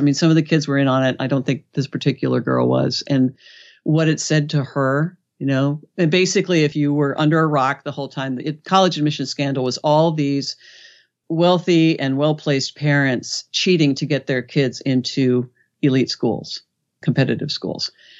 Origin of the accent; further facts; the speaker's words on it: Los Angeles, California, United States; Well, you know, I'm from Los Angeles, so the big news there was the college admissions scandal.